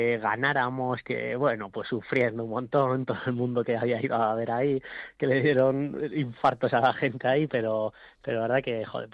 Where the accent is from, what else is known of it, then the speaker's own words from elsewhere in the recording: Pamplona, Navarre, Spain; No, en Pamplona. Somos de Pamplona, así que sí, nos hemos vuelto a casita.